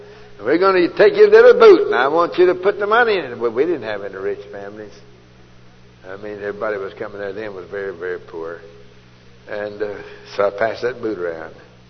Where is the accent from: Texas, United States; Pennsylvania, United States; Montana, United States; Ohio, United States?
Texas, United States; I'm from Texas and we understand boots.